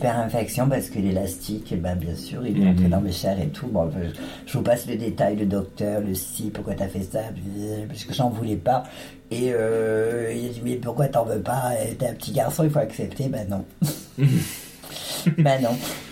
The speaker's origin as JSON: {"language": "French", "region": "Provence-Alpes-Côte d'Azur", "country": "France", "moved": "yes", "said": "Ah oui, moi je suis une provençale."}